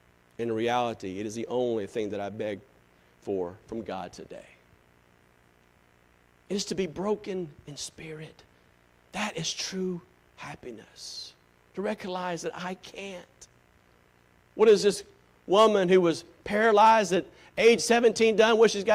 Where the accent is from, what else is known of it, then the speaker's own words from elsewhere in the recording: Taylors, South Carolina, United States; Growing up in Taylor, South Carolina, I thought salvation come by just being a good old Baptist.